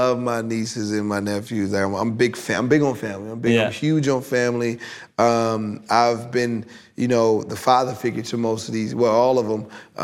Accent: Rialto, California, United States; also born or lived in Bellflower / Compton; I was born in Bellflower, lived in Compton till I was about seven, then moved to Rialto, where that's my hometown, where I grew up.

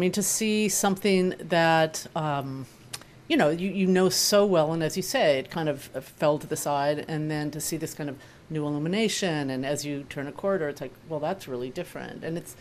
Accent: Pasadena, California, United States; I grew up in Pasadena, so, you know, it's kind of a trek, like an adventure.

